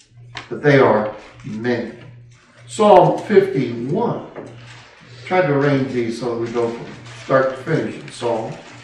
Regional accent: California, United States; Well, I grew up in California, so you have to forgive me.

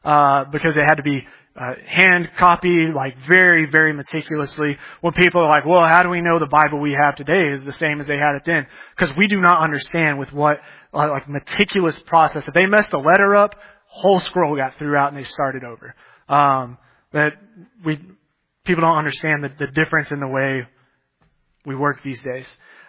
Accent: Texas, United States; I grew up in Texas, but me and my dad were always like, we always liked Boise State

